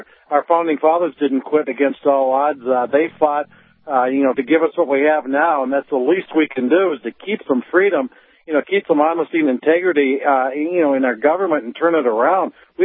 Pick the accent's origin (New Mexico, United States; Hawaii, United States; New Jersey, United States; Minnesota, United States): Minnesota, United States; Annandale; while I was marching in my hometown 4th of July parade in Annandale, Minnesota